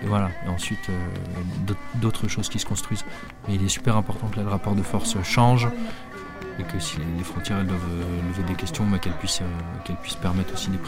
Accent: France; nous, en tant que Français qui avons tous les droits

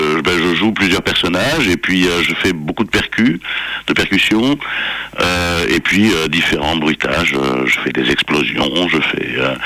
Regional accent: Belgium; nous on vient de Belgique, hein.

